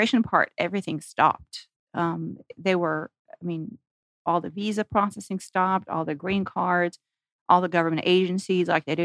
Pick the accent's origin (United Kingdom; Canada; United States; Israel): Israel; I grew up in Israel. There's no immigration lawyers in Israel.